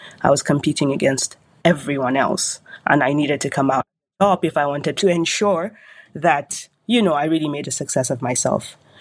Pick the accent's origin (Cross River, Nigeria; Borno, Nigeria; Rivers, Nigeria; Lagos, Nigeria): Borno, Nigeria; Maiduguri; So I was born and raised in Maiduguri. So that's in Borno State in northeast Nigeria, the state that borders Niger, Chad, and Cameroon.